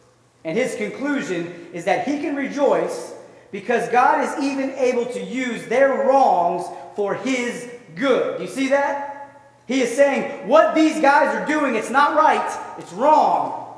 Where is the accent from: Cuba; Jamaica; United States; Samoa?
United States; Pittsburgh, Pennsylvania; Now, we're from Pittsburgh, so we know what rivalry is all about.